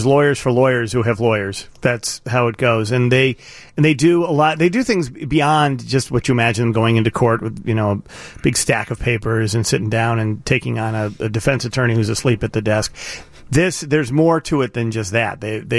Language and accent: English; Chicago, Illinois, United States; For me, as a Cook County resident my whole life, and as a Chicagoan my whole life, I don't like it.